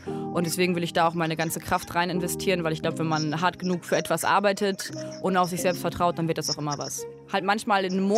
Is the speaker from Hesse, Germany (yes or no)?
no; Gelsenkirchen, North Rhine-Westphalia, Germany; now in Berlin, Germany; Ich komme eigentlich aus Gelsenkirchen und bin dann in Berlin gelandet. Und im Wedding fühle ich mich sehr wohl. Es ist ziemlich ähnlich mit dem Ruhrgebiet tatsächlich.